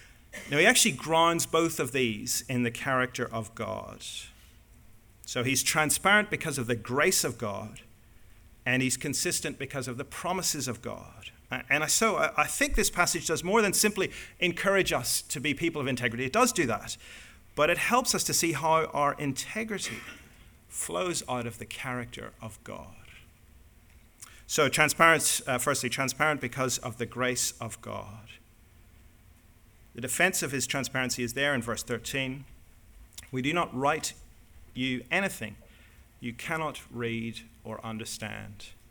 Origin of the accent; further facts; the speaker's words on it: Northern Ireland, United Kingdom; I'm from Northern Ireland, so I'm British and I'm Irish